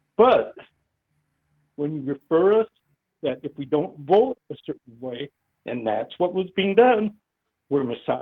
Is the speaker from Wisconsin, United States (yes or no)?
yes; Madison, Wisconsin, United States; Hey, I grew up in Madison. Half my friends are gay.